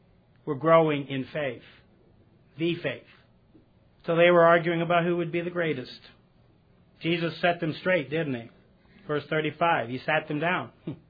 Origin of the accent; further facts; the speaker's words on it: Alabama, United States; Now, I ran into somebody earlier who says they support LSU, and we're from Alabama